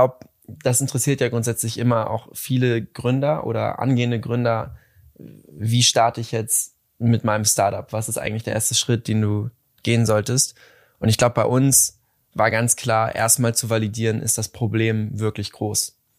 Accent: Hamburg, Germany; Ich komme aus Hamburg.

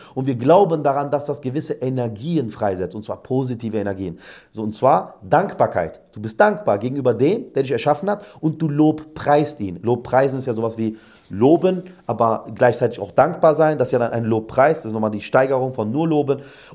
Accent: Germany; Ich bin selber in Deutschland aufgewachsen. Ich habe hier mein Abitur gemacht, Schule, Kindergarten. Ich habe alles hier erlebt.

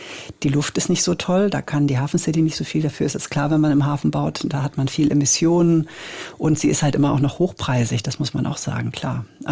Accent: Switzerland; Also ich bin ja Schweizerin eben auch selber.

